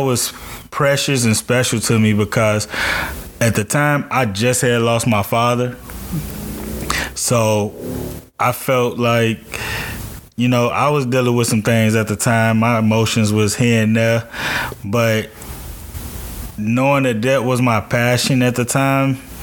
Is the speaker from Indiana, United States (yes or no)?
yes; Gary, Indiana, United States; winning the festival in my hometown, Gary, Indiana.